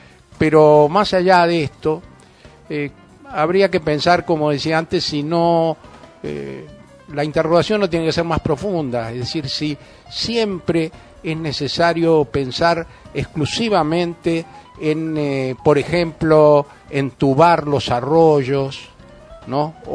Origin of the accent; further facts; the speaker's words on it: Buenos Aires, Argentina; yo soy porteño y he vivido toda la vida en Buenos Aires